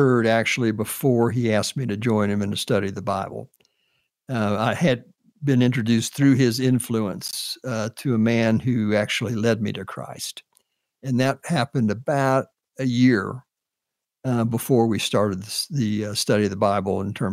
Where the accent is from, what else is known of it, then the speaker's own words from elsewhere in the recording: Daytona Beach, Florida, United States; I was from Daytona Beach originally.